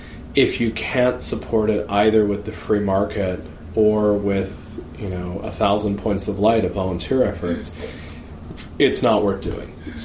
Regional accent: United States; I think the quick answer is I'm an American, right?

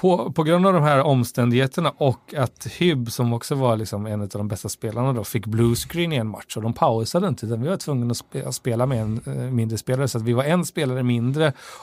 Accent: Västra Götaland County, Sweden; några jag kände ifrån Falköping, som också är en grannkommun därifrån Västra Götaland där jag kommer ifrån.

